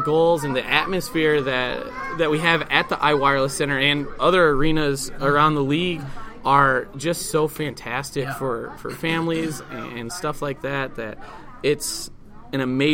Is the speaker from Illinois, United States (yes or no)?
yes; Rockford, Illinois, United States; I am originally from Rockford, Illinois.